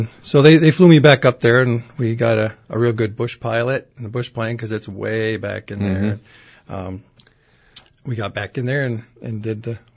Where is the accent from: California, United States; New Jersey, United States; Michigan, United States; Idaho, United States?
Michigan, United States; always been around these parts of the woods.